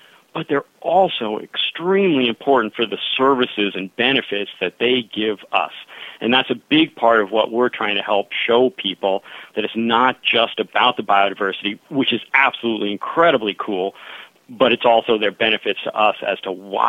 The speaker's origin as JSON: {"language": "English", "town": "Northport", "region": "New York", "country": "United States", "tie": "born or raised there", "said": "I grew up on Long Island, and as a kid, I was always on the shores around Northport, which was a little town."}